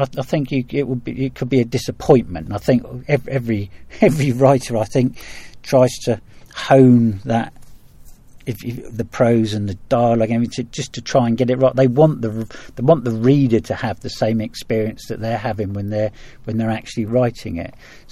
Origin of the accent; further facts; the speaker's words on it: Gosport, South East England, United Kingdom; it's really that kind of urban life that I grew up in Gosport, really. That, you know, I'm Gosport born and bred